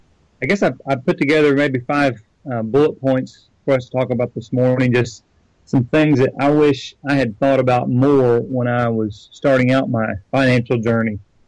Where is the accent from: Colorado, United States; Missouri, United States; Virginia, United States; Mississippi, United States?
Missouri, United States; now in Georgia, United States; I'm originally from Missouri.